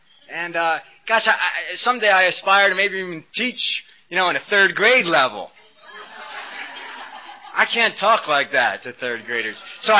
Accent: New Jersey, United States; I grew up in New Jersey. Anybody knows the exits there. It was off the 22 and meets the 78 coming in from Pennsylvania.

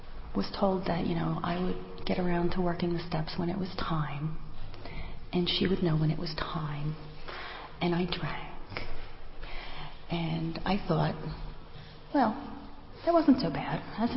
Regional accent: Pennsylvania, United States; also born or lived in New Jersey; I grew up in Pennsylvania, and after living in New Jersey for the bulk of my drinking career and my early sobriety, I moved back.

